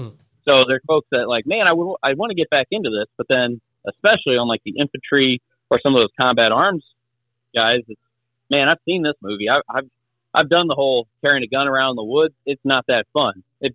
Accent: Illinois, United States; And I grew up in Southern Illinois when we still had quail.

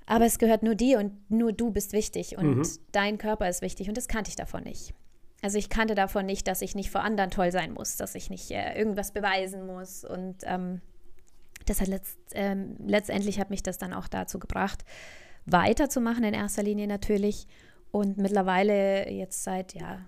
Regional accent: Munich, Bavaria, Germany; ich bin in Schwabing aufgewachsen, in der Hohenzollernstraße

